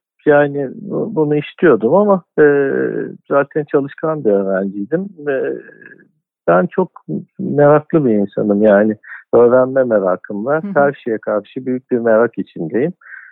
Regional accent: Istanbul, Turkey; Ben aslında Süleymaniye doğum evinde doğdum. Yani bu şehrin en eski hastanesidir Süleymaniye doğum evi. Süleymaniye Camii ile birlikte yapılmıştır. Yani 1500'lerin ikinci yarısından beri. Gerçi şu anda hastane olarak çalışmıyor ama son 5-6 yıldır. Yani dolayısıyla kendimi gerçek bir İstanbullu olarak görüyorum.

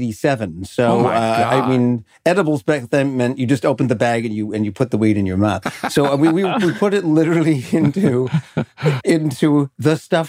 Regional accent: Canada; now in United States; I'm as you know, I'm Canadian, so we didn't. Our Thanksgiving is a month earlier

